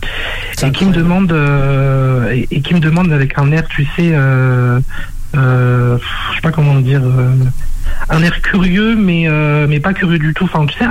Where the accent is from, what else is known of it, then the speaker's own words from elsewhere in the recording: France; born there; parce que je suis français, je suis né en France